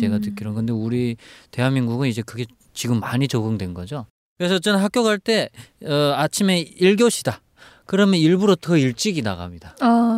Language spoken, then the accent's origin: Korean; North Hamgyong, North Korea; born there; 저 같은 경우는 한북도에서 태어나서 그 라진선봉행이라고 해야 될까요? 그다음에 청진평양이라고 해야 될까요?